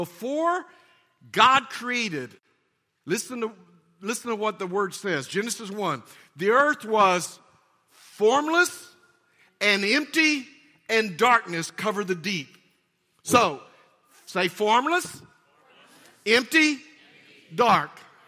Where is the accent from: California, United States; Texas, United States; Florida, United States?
Texas, United States; I was raised in Texas all my life. We'd been in Tennessee for 7 years